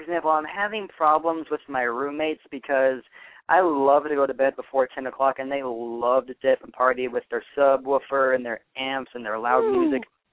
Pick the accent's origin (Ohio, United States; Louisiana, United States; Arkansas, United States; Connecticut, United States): Arkansas, United States; So people are just astonished that I'm from Arkansas. They're like, why don't you have the accent?